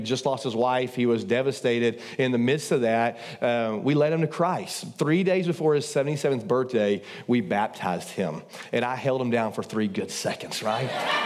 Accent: Brady, United States; I planted a church in my hometown in 2014 in Brady.

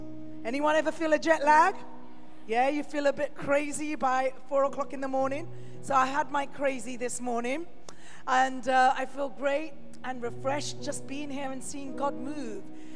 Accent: London, United Kingdom; I'm from London, UK. I'm a Londoner all my life. I've lived no other place but in London.

